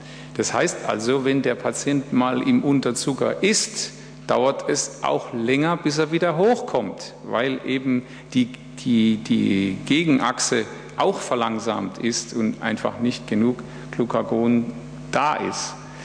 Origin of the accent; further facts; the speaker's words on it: Baden-Württemberg, Germany; Ich bin ja Badener